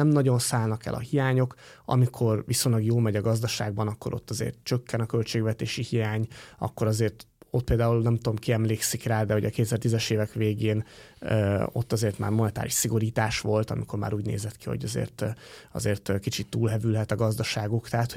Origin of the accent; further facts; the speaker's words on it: Paks, Tolna, Hungary; nem tudom hányan tudják, hogy a Paksról származom